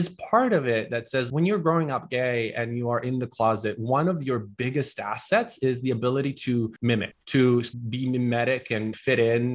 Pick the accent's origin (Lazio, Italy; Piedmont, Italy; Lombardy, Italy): Lombardy, Italy; Milan; English is a second language; now in United States; So I was born and raised in Milan in Italy. So did not grow up in the States.